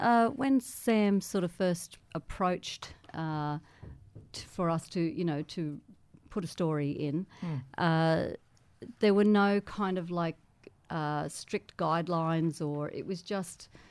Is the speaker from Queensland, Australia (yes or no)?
yes; Queensland, Australia; Yeah, well, dad's side, we're from Erib, Eastern Torres Strait, and mum's side, Western Torres Strait, Mobiag and Badu Island.